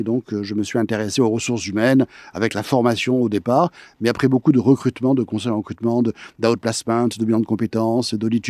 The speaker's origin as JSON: {"language": "French", "town": "Carthage", "country": "Tunisia", "tie": "born there", "said": "C'est mon père qui est né en Sicile, qui est allé ensuite en Tunisie. Voilà, je suis né à Carthage en Tunisie."}